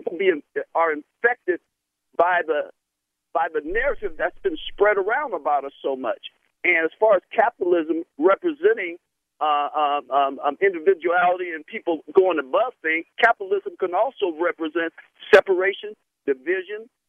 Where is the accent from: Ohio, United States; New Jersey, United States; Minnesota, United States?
Ohio, United States; I'm from Ohio like LeBron, all right?